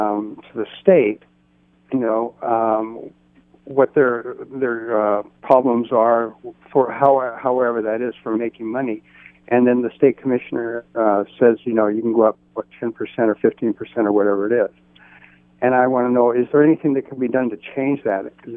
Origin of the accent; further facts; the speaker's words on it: England, United Kingdom; now in United States; I'm originally from England